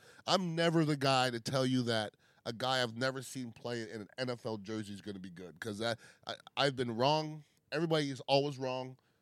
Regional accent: Canada; now in Tampa, United States; I'm from Canada.

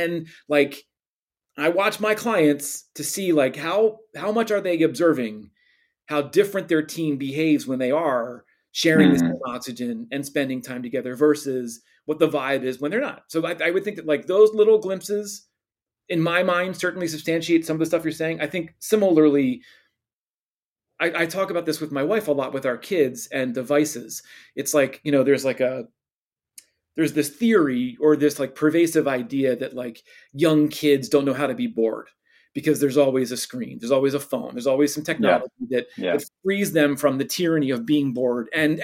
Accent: Philadelphia, Pennsylvania, United States; You know, coincidentally, I'm from Philadelphia, but they had this cool display in their lobby of Wilt Chamberlain's 100-point game

